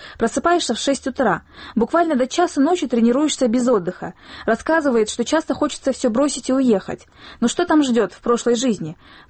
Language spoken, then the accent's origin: Russian; Bishkek, Kyrgyzstan; из Бишкека.